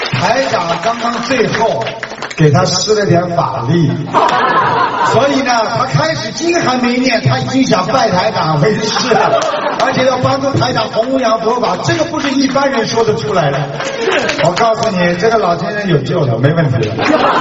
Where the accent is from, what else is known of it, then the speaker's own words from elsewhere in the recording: China; 所以呢，我们中国人有36计